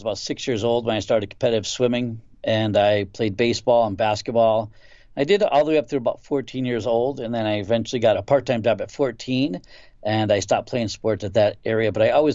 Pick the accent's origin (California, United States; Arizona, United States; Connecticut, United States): Connecticut, United States; Bristol; born there; I was born in Bristol, Connecticut, and I have two sisters and myself.